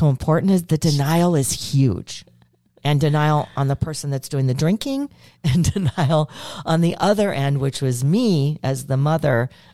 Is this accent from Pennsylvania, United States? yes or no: no; Chicago, Illinois, United States; Since I'm from Chicago, I definitely can see that one.